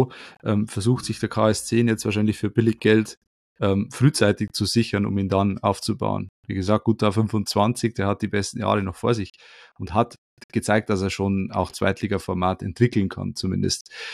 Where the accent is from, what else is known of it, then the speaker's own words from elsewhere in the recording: Bavaria, Germany; mit dem könnte man sich als Löwe, als Bayer grundsätzlich auch mal wieder identifizieren